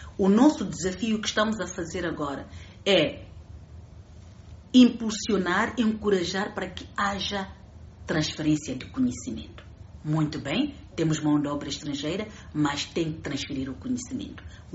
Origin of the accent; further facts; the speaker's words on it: Mozambique; Porque nós próprios, como nação, como moçambicanos, dizemos, olha, contamos com as nossas próprias forças